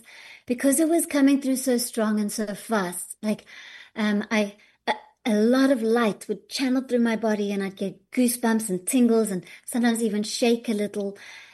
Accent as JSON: {"language": "English", "country": "South Africa", "tie": "born there", "said": "I was living in South Africa. I'm born South African."}